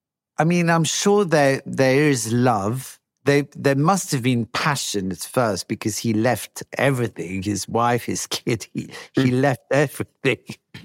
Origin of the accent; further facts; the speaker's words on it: France; English is a second language; But where are you from?" And I said, "I'm from France." "No, you're not. I've never heard a French person speak English like that.